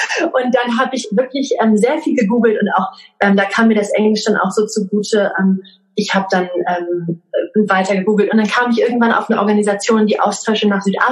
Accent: Lower Saxony, Germany; Ich bin in einem kleinen Dorf in Niedersachsen aufgewachsen. Also auch sehr norddeutsch. Ich glaube, das Einzige, was da an anderen sprachlichen Themen herrscht, ist Plattdeutsch von meiner Oma. Aber ich bin einsprachig aufgewachsen

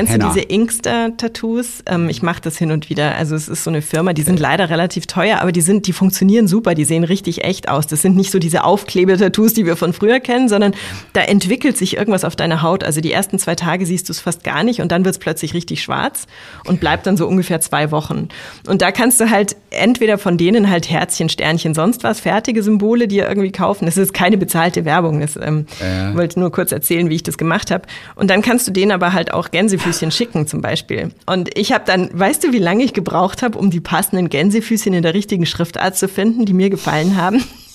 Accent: West Germany, Germany; Und das fand ich halt als Wessi total interessant

